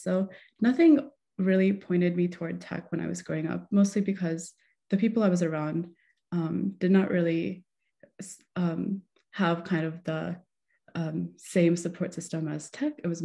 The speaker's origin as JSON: {"language": "English", "region": "Michigan", "country": "United States", "tie": "born or raised there", "said": "So I was raised in Michigan, and I was raised by immigrant parents who really valued education"}